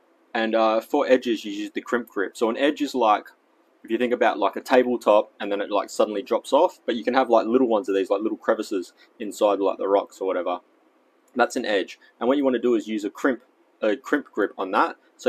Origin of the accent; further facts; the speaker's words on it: Australia; accent: Australian; Oh, I feel like I'm in a really Australian accent today. For those of you who know, I'm actually Australian